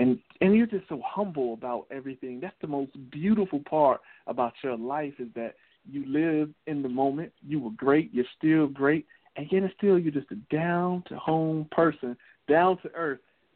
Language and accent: English; Atlanta, Georgia, United States; Actually, I'm in Augusta, Georgia right now, but I'm from Atlanta.